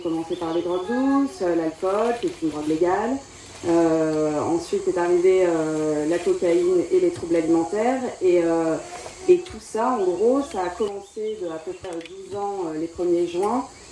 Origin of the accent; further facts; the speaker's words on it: Paris, Île-de-France, France; Moi je viens de Paris, j'ai grandi, j'avais mes deux parents